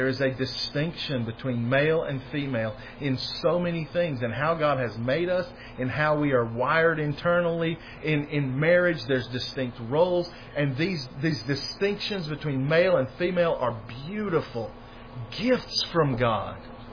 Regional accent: Louisiana, United States; born there; As an American, as one born in Louisiana

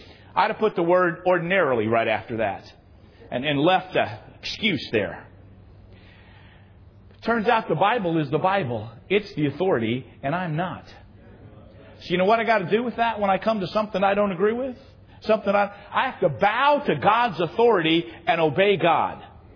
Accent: Indianapolis, Indiana, United States; Turned out the guy was not only from Indianapolis, my hometown, he went to the same grade school I did.

